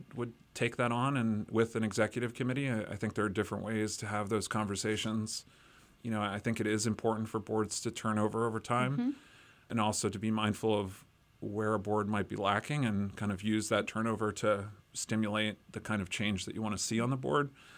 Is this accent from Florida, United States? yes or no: no; Easton, Pennsylvania, United States; I was born in Easton. I grew up here. I went to Lafayette. I moved away for a while.